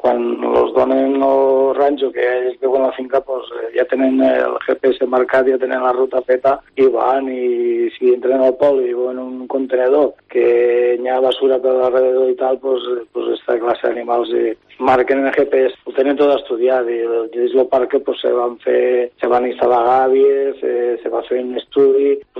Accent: Peníscola, Valencian Community, Spain; som de Sida Peníscola i ens coneixem tots

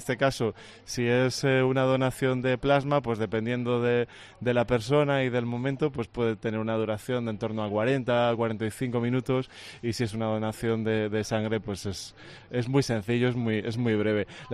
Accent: Medina de Rioseco, Castile and León, Spain; Yo soy de Medina de Rioseco

